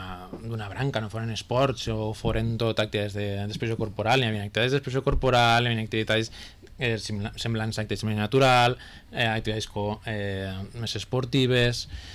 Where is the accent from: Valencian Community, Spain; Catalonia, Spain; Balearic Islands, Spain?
Valencian Community, Spain; Borriana; jo soc de Borriana